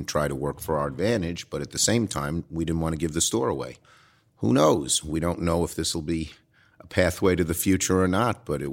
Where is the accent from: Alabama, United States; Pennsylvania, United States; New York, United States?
New York, United States; Brooklyn; accent: Brooklyn; I hear you have a way to take away my Brooklyn accent.